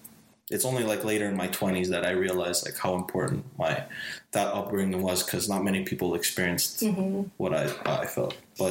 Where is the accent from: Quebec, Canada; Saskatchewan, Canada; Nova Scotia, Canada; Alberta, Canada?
Quebec, Canada; Montreal; Oh, so this is, I mean, the gangs call it Uptown, okay? But it's the borough or neighborhood of Côte des Neiges